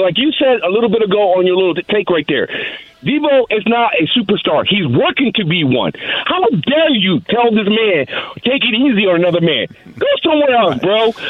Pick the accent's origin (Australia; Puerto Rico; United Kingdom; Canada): Puerto Rico; moved away; I came here from Puerto Rico in 1981, right?